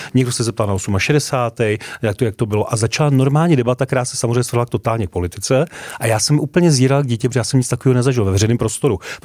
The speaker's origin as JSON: {"language": "Czech", "town": "Olomouc", "region": "Olomouc Region", "country": "Czechia", "tie": "born or raised there", "moved": "yes", "lives_now": "Prague, Czech Republic", "said": "říkám, že jsem Pražák narozený v Olomouci a pořád jsem velký olomoucký patriot"}